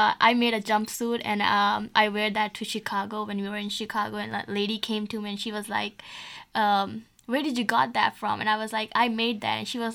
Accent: Pakistan; now in United States; I'm from Pakistan.

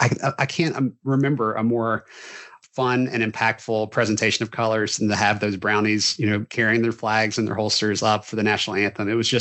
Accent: Virginia, United States; And these bands used to come to my hometown. If we were up at an event in Hampton Roads, I would see them in the parades

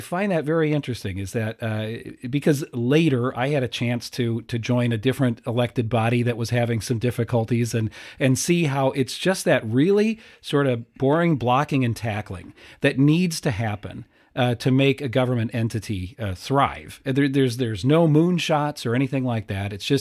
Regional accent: Rock Island, Illinois, United States; And I grew up in Rock Island when we had the great John Phillips as a city manager for many years.

